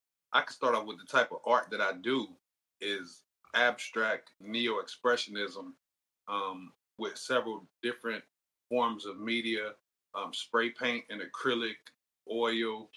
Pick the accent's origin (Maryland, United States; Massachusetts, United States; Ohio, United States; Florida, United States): Ohio, United States; Forest Park; Forest Park is in Cincinnati, Ohio.